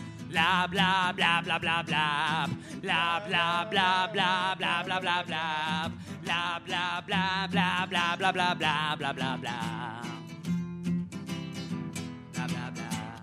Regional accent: Urretxu, Basque Country, Spain; A ver, pues venimos de Urretxu Zumarra, igual no lo hemos dicho, no importa, del Valle Aquelao.

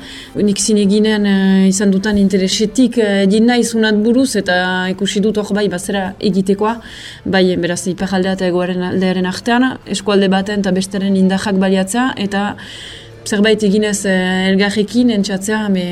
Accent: Hasparren, Nouvelle-Aquitaine, France; Azparnekoa naiz.

